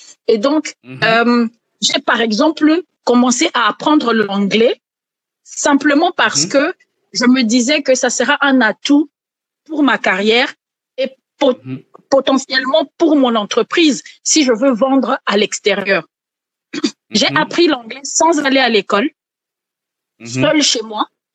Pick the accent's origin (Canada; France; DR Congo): DR Congo; Kisangani, Tshopo; parce que j'ai grandi à Kisangani